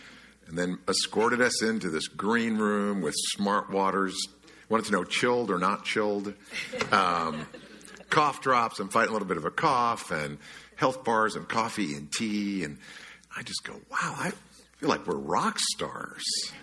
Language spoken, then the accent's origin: English; Phoenix, Arizona, United States; We're from Phoenix.